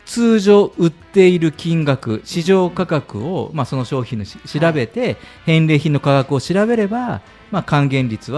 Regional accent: Fukuoka, Japan; すいません、私福岡県福岡市出身ですが

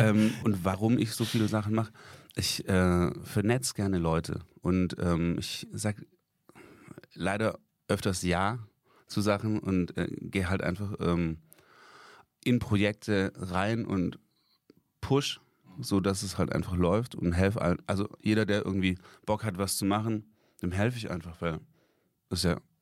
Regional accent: Steinheim an der Murr, Baden-Württemberg, Germany; now in Stuttgart, Germany; ich komme ursprünglich aus Steinheim an der Mur. Das ist ein bisschen weiter weg von Stuttgart, aber seitdem ich 16 bin, bin ich auf den Straßen Stuttgarts unterwegs.

